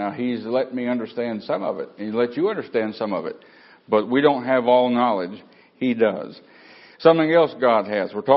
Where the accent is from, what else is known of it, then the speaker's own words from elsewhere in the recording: Tennessee, United States; Now, I come down from East Tennessee, you know, so, you know, way back in my ancestry